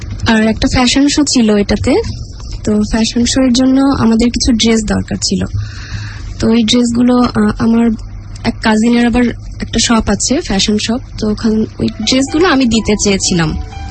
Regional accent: Pabna, Rajshahi Division, Bangladesh; আমার জন্ম হয় পাবনাতে, সেখানে জন্মের কিছুদিন পরে মানে 3 বছর পরে আমার আম্মু মারা যায়। তো আমি ফ্যামিলিতে আমার বোনদের কাছে বড় হয়েছি, তো বড় পাবনাতে আমরা থাকতাম।

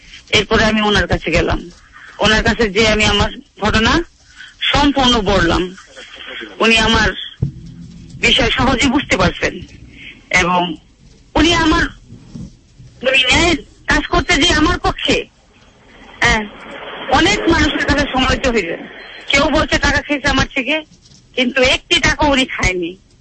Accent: Munshiganj, Dhaka Division, Bangladesh; আমি আমার দেশের বাড়ি ঢাকা মুন্সিগঞ্জ ইসলামপুরে, আমার একটি বাড়ি আছে

